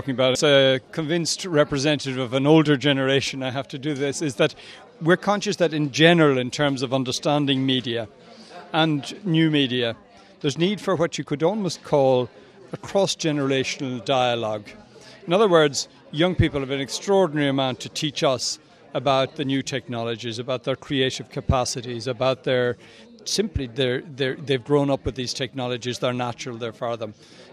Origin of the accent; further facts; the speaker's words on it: Ireland; I grew up in the Republic of Ireland, in the shadow of Northern Ireland, at a time when we had a lot of community strife and troubles, and very real troubles.